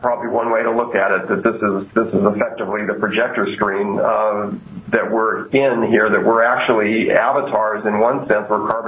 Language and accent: English; California, United States; And I come from Silicon Valley